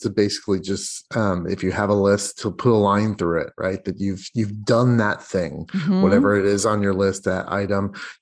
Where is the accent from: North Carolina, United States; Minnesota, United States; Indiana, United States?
Indiana, United States; now in Seattle, United States; I'm from Indiana, but currently in Seattle.